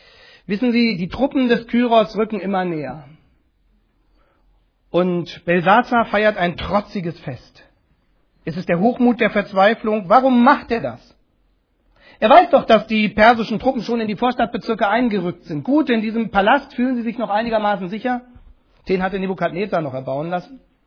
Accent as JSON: {"language": "German", "country": "Germany", "said": "Als Deutsche denken wir da natürlich sofort an die Nacht im November 1989."}